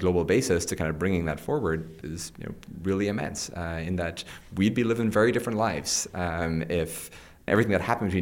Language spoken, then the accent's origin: English; Ireland; if I were reading this kind of from afar growing up in Ireland, my view of the place would be very different to what it is that I, in fact, actually experience here.